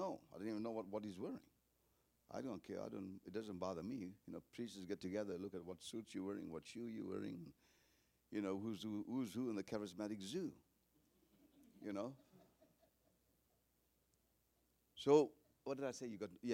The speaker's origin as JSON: {"language": "English", "country": "United States", "said": "you know, I'm from America. You know, when they see Americans, they see money."}